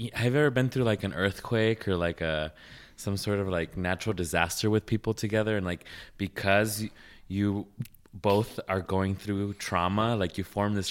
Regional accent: Las Vegas, Nevada, United States; Like, I'm from Las Vegas, so we know there's a lot of superficiality here or whatever

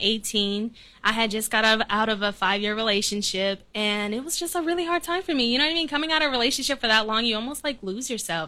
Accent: Oakland, California, United States; I was originally born in Oakland, California. East Oakland, to be exact.

